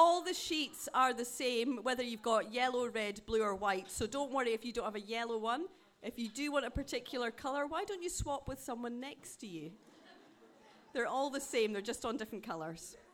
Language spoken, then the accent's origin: English; Dundee, Scotland, United Kingdom; also born or lived in Burton-on-Trent; now in Sileby, United Kingdom; As you can tell by my accent, I'm not a Midlander. I'm not really a Northerner either. I'm much further north than that. I'm originally from Dundee in Scotland. But I have worked and lived in Burton-on-Trent, and I now work and live in Sileby, which is near Loughborough.